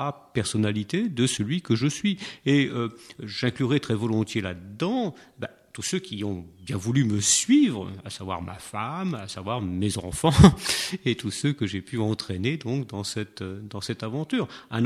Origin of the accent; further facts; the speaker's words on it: Nouvelle-Aquitaine, France; born there; moved away; Moi je suis né dans le Poitou, il y a un certain temps, 48 ans, bientôt 49. Je ne nie pas cette appartenance à ce petit coin de France